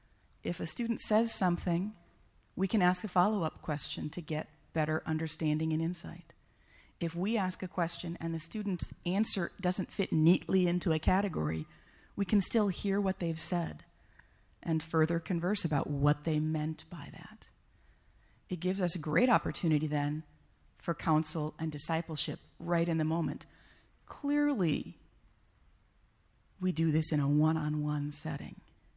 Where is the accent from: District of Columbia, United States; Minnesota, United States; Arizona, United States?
Minnesota, United States; I'm from Minnesota, you can tell by the way I talk funny.